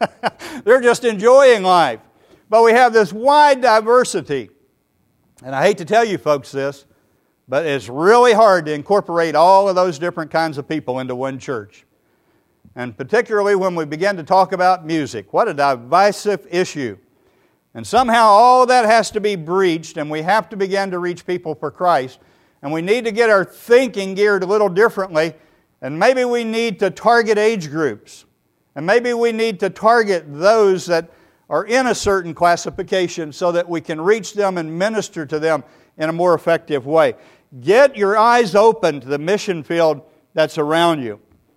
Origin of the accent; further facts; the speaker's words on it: Tennessee, United States; now in Florida, United States; I'm from Tennessee originally, and I love the mountains. I live on the coast of Florida.